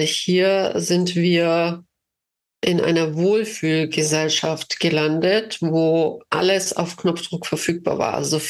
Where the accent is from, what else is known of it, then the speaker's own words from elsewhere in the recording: Baden-Württemberg, Germany; also born or lived in Tajikistan; Ich bin in den Bergen geboren. Tadschikistan hat 97% Berganteil. Dann in Süddeutschland, am Rande der Schwäbischen Alb, hatte ich auch immer Berge um mich herum.